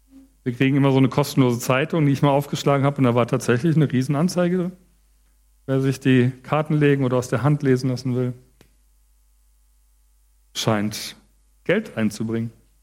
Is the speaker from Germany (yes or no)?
yes; Frankfurt, Hesse, Germany; Ich komme ja aus Frankfurt und bin da auch in den Jugendkreis gegangen.